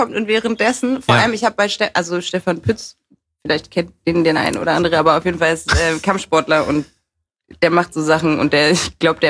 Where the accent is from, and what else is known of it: Hamburg, Germany; born there; also born or lived in Frankfurt